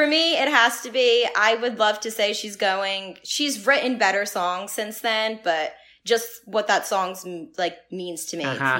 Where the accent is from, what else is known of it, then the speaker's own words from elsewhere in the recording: Philadelphia, Pennsylvania, United States; I grew up in South Philly and she grew up in Reading, Pennsylvania, which isn't far from that area.